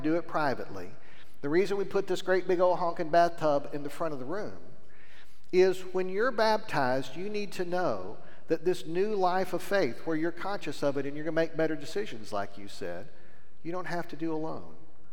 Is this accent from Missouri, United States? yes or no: no; Lubbock, Texas, United States; when I was growing up, the church where I grew up in Lubbock